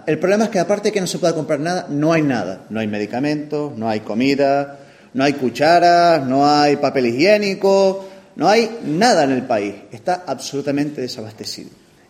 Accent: Canary Islands, Spain; Yo, como canario, yo no puedo salir a la calle y hablar. Si identifican mi acento, van a por mí.

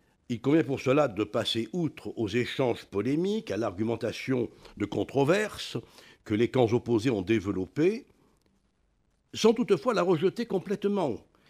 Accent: Chamborigaud, Occitanie, France; Ensuite, c'est à Montpellier, et je suis originaire de Chamborigo. Donc, voilà, nous sommes quand même voisins.

